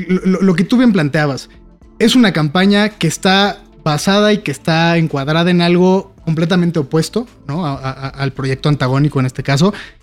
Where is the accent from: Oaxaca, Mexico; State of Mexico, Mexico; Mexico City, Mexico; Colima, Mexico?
State of Mexico, Mexico; Todos somos mexiquenses, todos vivimos aquí.